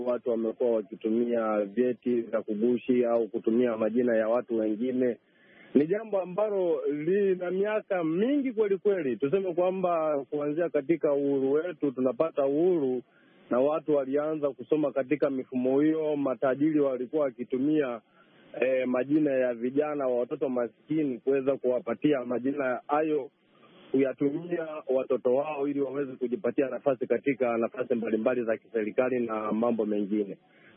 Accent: Tanzania; natokea Tanzania.

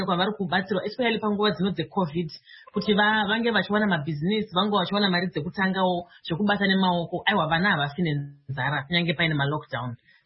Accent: Zimbabwe; I didn't have that language in my culture growing up in Zimbabwe.

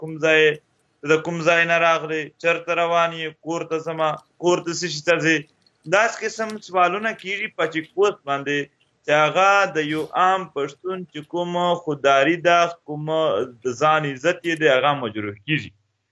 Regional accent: Khyber Pakhtunkhwa, Pakistan; دلته زیاتره مونږ اوس د وزیرستان نه راغلی یو

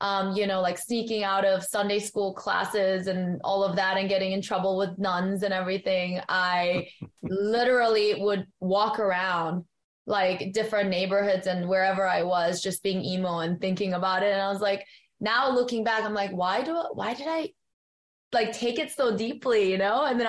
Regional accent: South Korea; growing up in Korea.

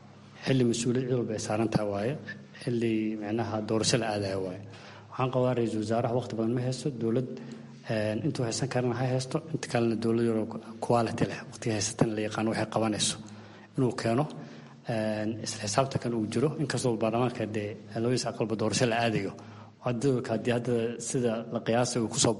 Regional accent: Kismayo, Lower Juba, Somalia; Jubbaland waxaan ka soo jeedaa Kismaayo

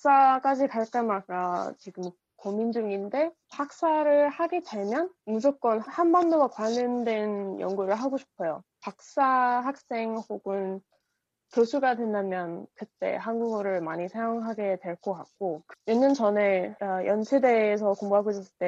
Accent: United States; Korean is a second language; 제가 미국 좀 시골에서 자랐기 때문에

